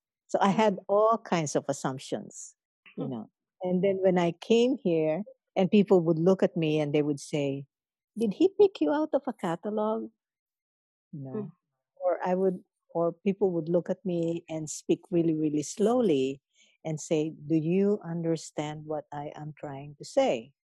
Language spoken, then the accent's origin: English; Central Luzon, Philippines; English is a second language; moved away as an adult; now in United States; I am Kapampangan. I am from Pampanga, meaning people from the river banks, Pampang in Kapampangan. And I came to the United States in 1983 when I was 30 years old, and by way of interracial marriage.